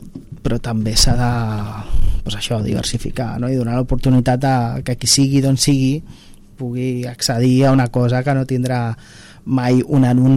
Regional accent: Barcelona, Catalonia, Spain; Aquí, jo soc del Carmel.

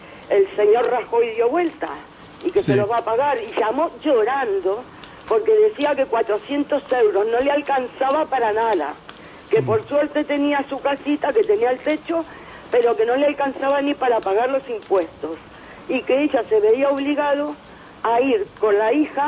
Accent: Argentina; now in Spain; Yo vengo de Argentina, me vengo a España, pasa lo mismo.

